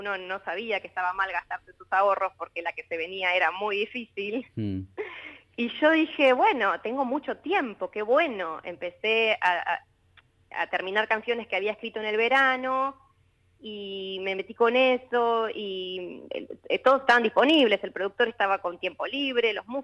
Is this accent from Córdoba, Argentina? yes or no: no; Bahía Blanca, Buenos Aires Province, Argentina; Yo me vine de Bahía Blanca para hacer eso, mi sueño